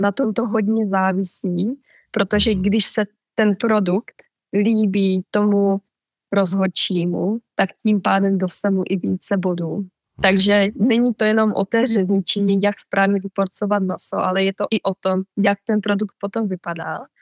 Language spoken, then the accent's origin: Czech; Slovácko, Czechia; Tak, vyrůstala jsem na Slovácku, takže my jsme byli už oplené kojení tím folklorem a krojema.